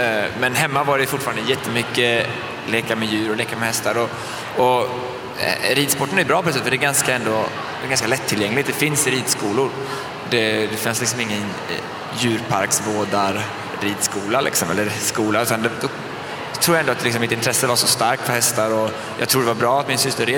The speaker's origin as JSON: {"language": "Swedish", "country": "Sweden", "said": "Jag har inte varit hemma i Sverige så länge, utan jag har ju varit utomlands och jobbat väldigt länge."}